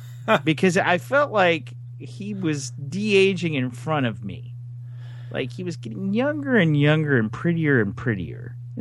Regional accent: Midwest, United States; You know, we're from the Midwest. You really don't want to arm your raccoons.

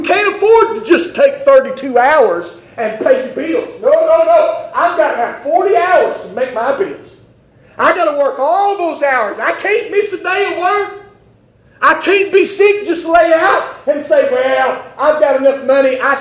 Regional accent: Trenton, New Jersey, United States; Nobody, this is Trenton, my hometown. Nobody steals stuff in my hometown.

